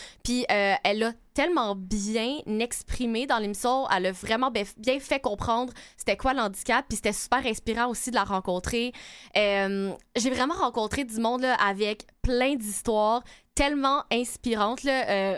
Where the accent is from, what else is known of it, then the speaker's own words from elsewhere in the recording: Laval, Quebec, Canada; de Laval.